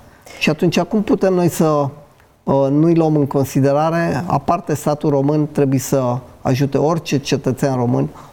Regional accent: Transylvania, Romania; moved away; am zis cuiva din Italia că sunt român, din Transilvania, se gândea la Pennsylvania

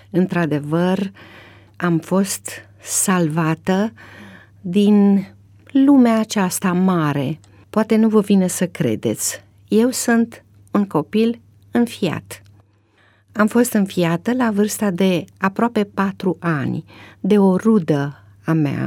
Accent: Moldovița, Suceava County, Romania; eu sunt bucovineancă, deci sunt din comuna Moldovița. Acolo sunt rudele mele și rădăcinile mele de origine.

